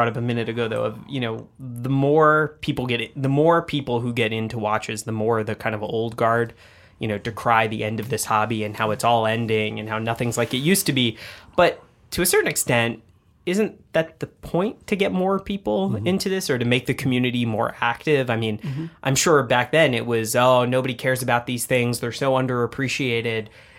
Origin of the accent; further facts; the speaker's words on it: Texas, United States; The I'm actually from Texas.